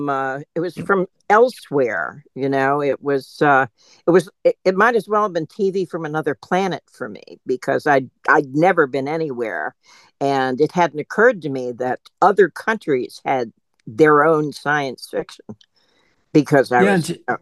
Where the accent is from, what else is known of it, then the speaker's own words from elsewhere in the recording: United States; they asked me, as an American